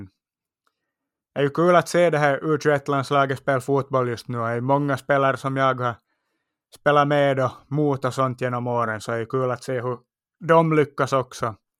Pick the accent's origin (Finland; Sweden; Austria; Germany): Finland; som finländare tackar man ju och tar emot.